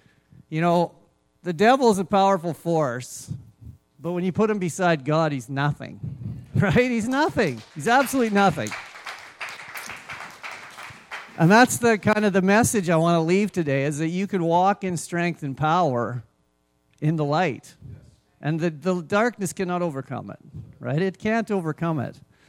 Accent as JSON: {"language": "English", "town": "Red Deer", "region": "Alberta", "country": "Canada", "tie": "born or raised there", "said": "I was raised here in Red Deer. This is my first time back."}